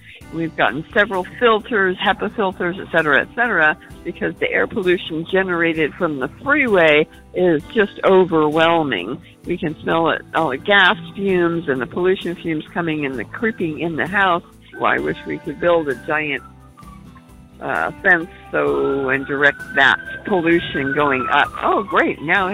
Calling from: La Jolla, California, United States; Hi, I'm calling from La Jolla, California, regarding your question about air pollution.

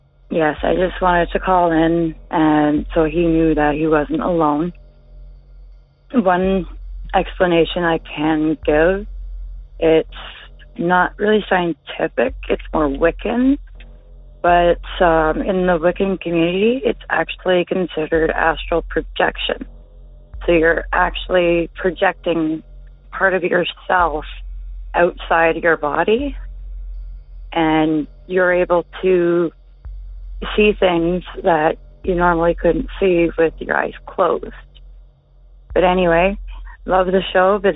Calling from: Ontario, Canada; I'm calling from Ontario, Canada.

